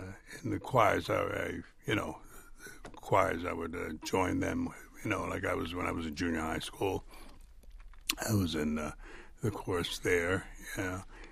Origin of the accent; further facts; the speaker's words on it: Philadelphia, Pennsylvania, United States; I grew up in West Philadelphia, and I was born there.